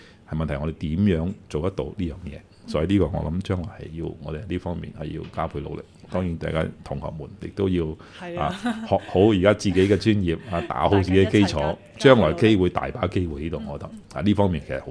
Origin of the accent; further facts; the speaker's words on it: Macau; 人哋問你喺邊度嚟㗎，咁我話澳門咁樣